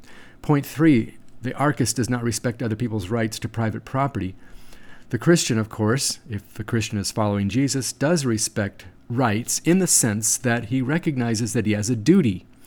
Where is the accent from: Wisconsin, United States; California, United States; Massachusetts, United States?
California, United States; I was born and raised in California. I studied law, and I passed the California bar exam